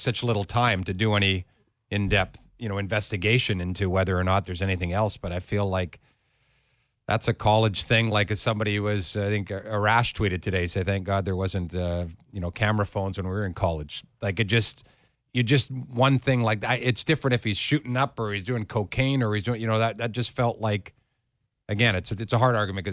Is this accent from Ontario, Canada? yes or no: no; Vancouver, British Columbia, Canada; I'm from Vancouver